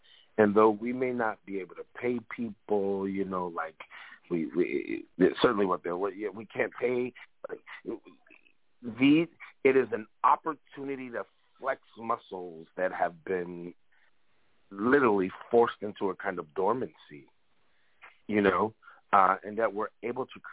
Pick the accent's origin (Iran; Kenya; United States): United States; Chicago, Illinois; My hometown, Chicago, yep.